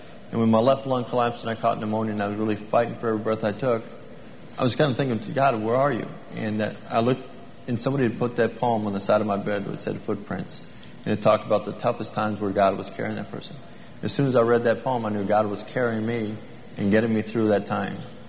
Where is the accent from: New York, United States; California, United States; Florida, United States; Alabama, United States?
California, United States; Before my accident, I grew up in San Fernando Valley.